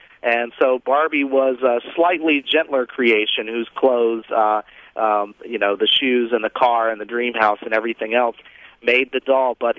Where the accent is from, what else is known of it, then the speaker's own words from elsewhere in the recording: the South, United States; growing up, I grew up in the South, and breakfast is a huge meal there